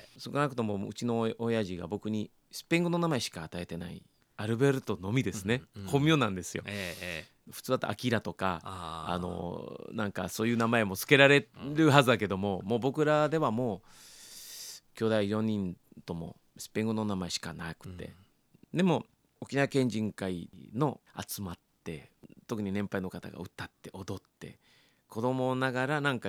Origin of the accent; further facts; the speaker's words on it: Lima, Peru; moved away as an adult; 僕は生まれ育ったのはリーマンです、